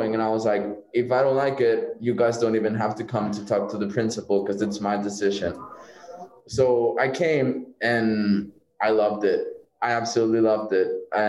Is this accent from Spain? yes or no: yes; Barcelona, Catalonia, Spain; I was born and raised in Barcelona. My mom is Mexican.